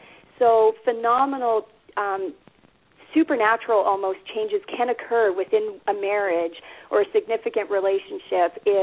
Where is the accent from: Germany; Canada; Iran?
Canada; Ontario; accent: Canadian; I'm in beautiful southern Ontario, just across the border from New York State. So I'm Canadian, and you may pick that up on some of my accents or my words.